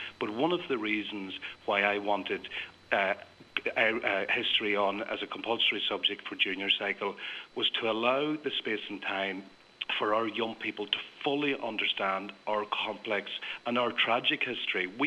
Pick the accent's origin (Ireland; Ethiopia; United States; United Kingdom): Ireland; I'm certainly, as an Irishman, I'm not going to speak on behalf of the British.